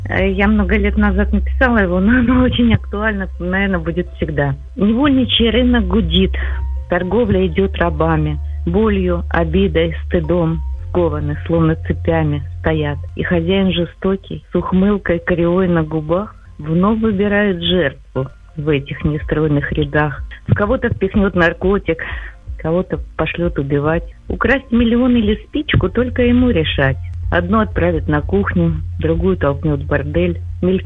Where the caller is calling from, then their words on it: Kharkiv, Kharkiv Oblast, Ukraine; Я із Харкова дзвоню